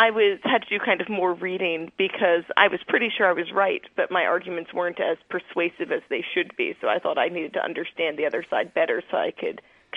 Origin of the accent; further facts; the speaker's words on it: New York, United States; No, I grew up on Long Island in New York, where almost everyone I knew was secular Jews.